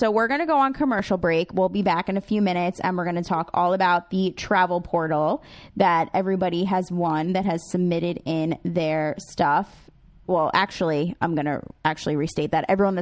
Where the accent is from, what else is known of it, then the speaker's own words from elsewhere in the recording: New York, United States; I'm biased because I'm from New York